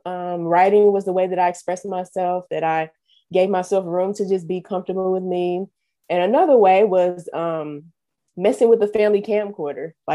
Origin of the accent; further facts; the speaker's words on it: Florissant, Missouri, United States; also born or lived in Northwoods; I started growing up in Northwoods, probably up until about kindergarten. Then my family and I moved to Florissant. So I've been a Florissant kid ever since. I'm still there.